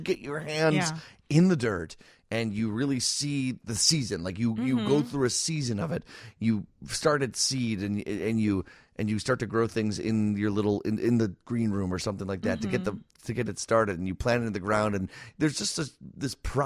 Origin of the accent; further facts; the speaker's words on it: Downers Grove, Illinois, United States; when I grew up in Downers Grove, we didn't really have a vegetable garden.